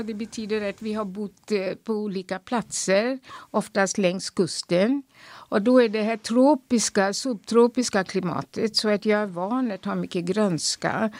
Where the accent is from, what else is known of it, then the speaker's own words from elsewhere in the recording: India; moved away as an adult; now in Tyresö, Sweden; Jag är 72 år gammal. Av de här 72 år, så har 50 år har jag bott i Sverige. Och 45 år i Tyresö. Så jag är född och uppvuxen i Indien. Det är min bakgrund. Jag kom till Sverige med en examen i nutrition. Och det var 1970.